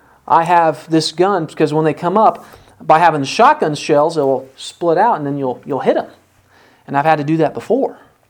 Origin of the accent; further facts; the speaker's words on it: Illinois, United States; especially growing up in Illinois with no rattlesnakes